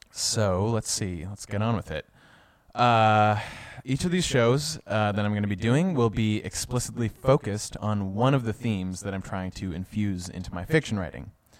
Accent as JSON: {"language": "English", "town": "Minneapolis", "region": "Minnesota", "country": "United States", "tie": "born or raised there", "said": "I grew up in Minneapolis, Minnesota. Because that's a city in the Midwest, most people I met when I first came to college assumed I was from some sad, tiny little town in the middle of nowhere"}